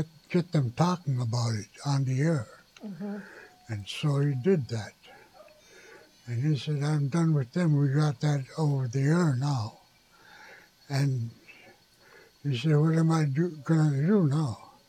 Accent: Unalakleet, Alaska, United States; I was born in Unalakleet, June 15th, 1947. And Alaska was just a territory then.

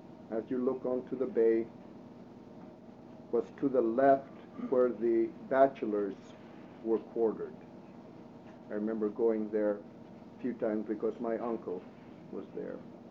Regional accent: St. George, Alaska, United States; now in Nikolsky, United States; I'm from St. George Island, now residing at Nikolsky. I was about 3.5 years old when myself and the family, everyone, were evacuated from St. George.

